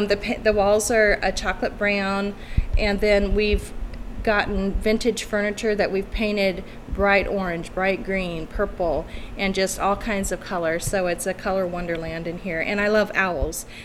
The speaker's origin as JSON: {"language": "English", "town": "Des Moines", "region": "Iowa", "country": "United States", "said": "I'm originally from Des Moines, and we moved here 8 years ago."}